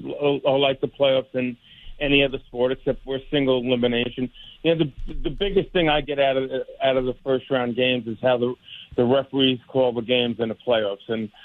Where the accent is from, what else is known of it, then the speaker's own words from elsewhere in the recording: New York, United States; I'm a New Yorker, grown up in New York. I never thought I'd end up in Boston